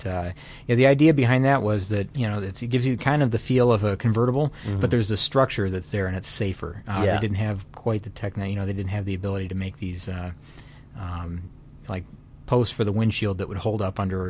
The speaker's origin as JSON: {"language": "English", "town": "Detroit", "region": "Michigan", "country": "United States", "said": "I mean, I come from Detroit"}